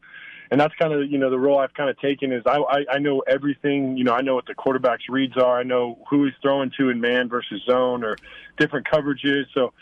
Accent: Colorado, United States; coming from Northeast Colorado, it's very special to play here at Colorado State for my home state.

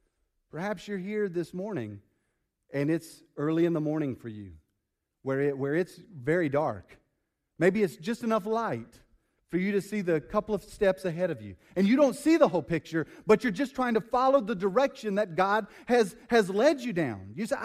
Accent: Jamaica; I want to do something for the poor children in my hometown in Jamaica.

